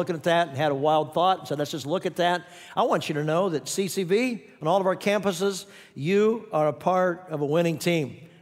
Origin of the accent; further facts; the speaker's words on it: Kansas, United States; now in Phoenix, United States; When I grew up in the Midwest in Kansas, often the kids would go from mission trips from Indiana and Ohio and Kansas, the Midwest.